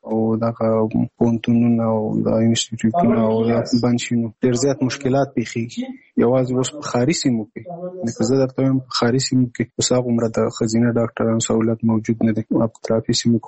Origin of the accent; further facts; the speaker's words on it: Nangarhar, Afghanistan; now in Kabul, Afghanistan; زموږ کور په ننګرهار کې دی، زه په کابل کې یم